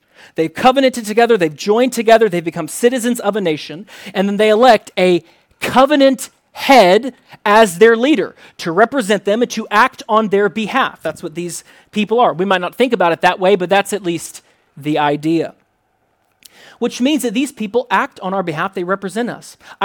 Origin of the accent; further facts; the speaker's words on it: United States; my average interactions as an American, not with you guys, but just out there with people I don't know